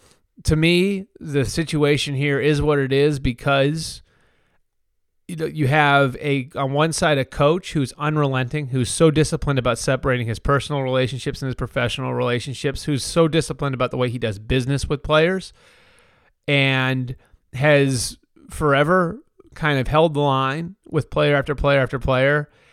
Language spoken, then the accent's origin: English; Massachusetts, United States; And I live, you know, I live about a half hour outside of Boston. I grew up 20 minutes outside of Boston.